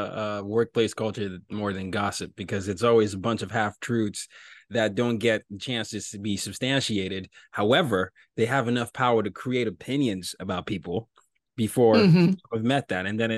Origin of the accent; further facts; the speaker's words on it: Nigeria; I'm from Nigeria.